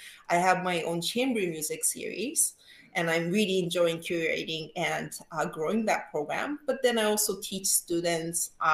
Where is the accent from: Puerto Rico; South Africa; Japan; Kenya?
Japan; English is a second language; also born or lived in Detroit, United States; now in United States; in the United States for more than half my life. I'm originally from Japan, but I ended up spending some years of my childhood in Detroit, Michigan